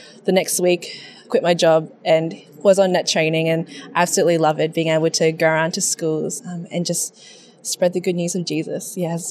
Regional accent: Gold Coast, Queensland, Australia; also born or lived in Indonesia; So I was born in Indonesia, but I've been living on the Gold Coast since I was two. Grew up into a Catholic family

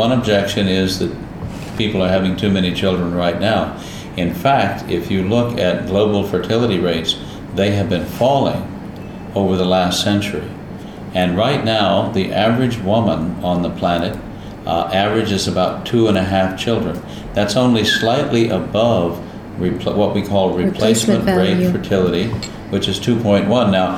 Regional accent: California, United States; It reminds me of home. I grew up in California, where we have similar landscape, similar weather, similar heat, and lots of eucalyptus trees.

